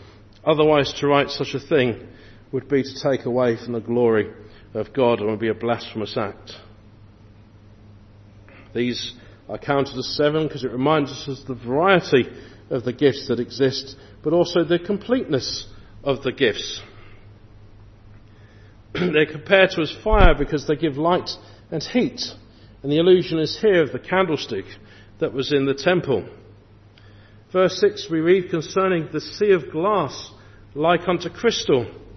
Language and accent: English; England, United Kingdom; as an Englishman